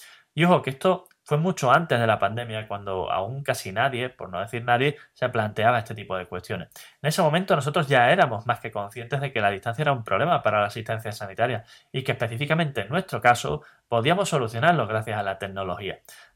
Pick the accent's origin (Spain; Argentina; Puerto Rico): Spain; San Fernando, Andalusia; now in Seville, Spain; ¿sabías que llevo desde 2005 Sevilla, pero no soy de aquí? No, yo soy de San Fernando, en Cádiz.